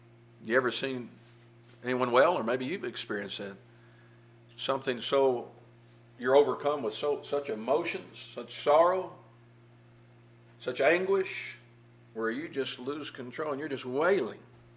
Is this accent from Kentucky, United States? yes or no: yes; Kentucky, United States; as I think back to my youth growing up in Kentucky and the first time I visited Mammoth Cave.